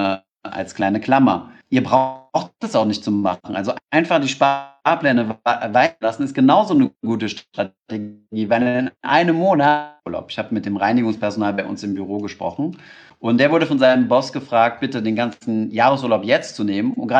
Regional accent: Germany; Und jetzt schauen wir uns als Deutsche mal

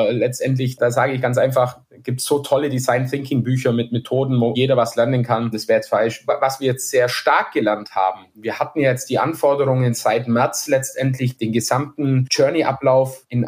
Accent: Bavaria, Germany; man hört es ja vielleicht, ich komme aus Bayern

